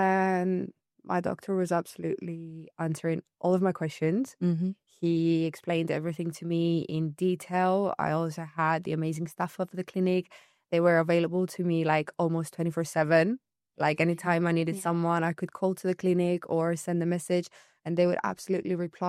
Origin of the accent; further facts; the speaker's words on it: Larnaca, Larnaca District, Cyprus; born or raised there; now in Nicosia, Cyprus